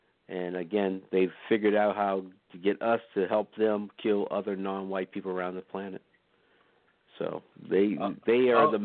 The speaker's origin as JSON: {"language": "English", "country": "United States", "tie": "born or raised there", "said": "they don't have the misinformation that we have received growing up in America"}